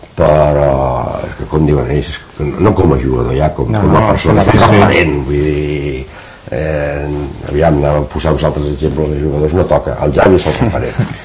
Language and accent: Catalan; Terrassa, Catalonia, Spain; som de Terrassa